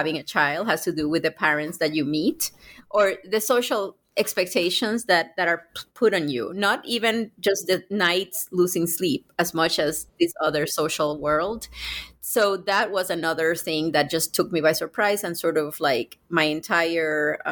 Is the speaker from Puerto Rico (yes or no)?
yes; Puerto Rico; why I grew up in Puerto Rico thinking of Puerto Rican nationalism as something so incredibly positive